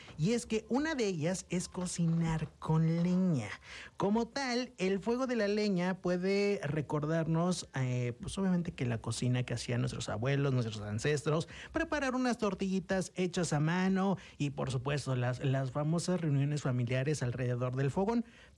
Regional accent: Mexico; Ustedes bien saben que nosotros como mexicanos en algún punto, pues hemos ocupado leña.

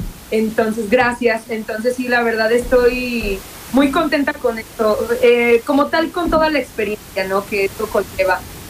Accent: Mexico; yo soy mexicana, amo mi país, amo nuestra gente.

